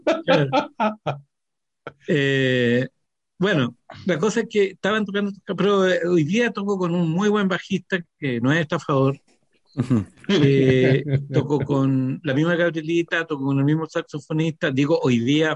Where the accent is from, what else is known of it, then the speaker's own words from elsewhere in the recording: Chile; No, le digo, yo somos chilenos, weón.